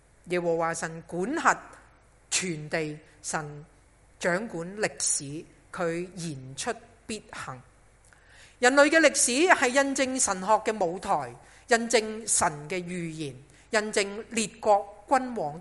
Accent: Hong Kong; 对于我们香港人来说，我们真的又等不到的嘛

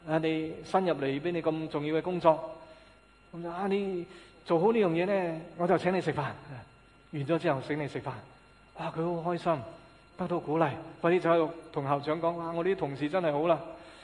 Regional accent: China; 我们中国人呢经常说自己散沙一盘

